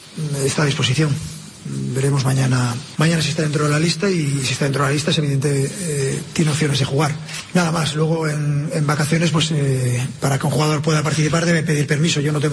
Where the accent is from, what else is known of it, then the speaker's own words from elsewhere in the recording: Gijón, Asturias, Spain; me iré a mi tierra, a Gijón